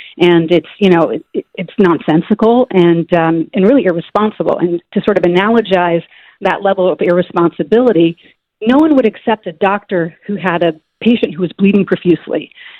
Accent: Texas, United States; So I just wanted to say, as a Texan, it's especially frustrating

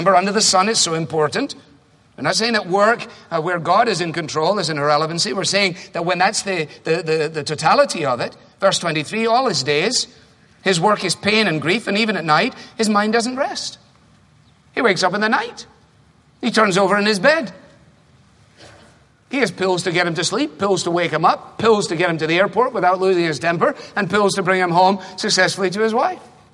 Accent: Glasgow, Scotland, United Kingdom; Called Growing Up in Glasgow, which is the center of the Western world's center of heart attacks and the center of alcoholism in Western Europe.

